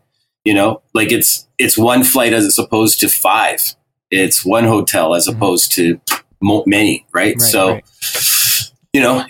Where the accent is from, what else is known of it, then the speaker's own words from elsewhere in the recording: Alberta, Canada; Twitter, I'm from Alberta.